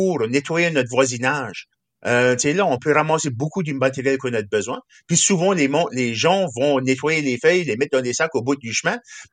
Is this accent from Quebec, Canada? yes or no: no; New Brunswick, Canada; accent: Kent County, New Brunswick; mon accent, vois-tu. Je prononce pas ça carotte comme qui serait d'ordinaire, je le prononce Carotte, c'est l'accent local de ma région du comté de Kent au Nouveau-Brunswick. Puis c'est ça fait que je représente mon peuple.